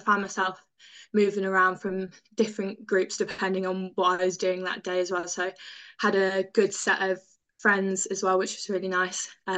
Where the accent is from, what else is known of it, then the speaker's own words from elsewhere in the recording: Nottingham, East Midlands, United Kingdom; I grew up in Nottingham. I lived in Nottingham until I decided to go to Loughborough University for university.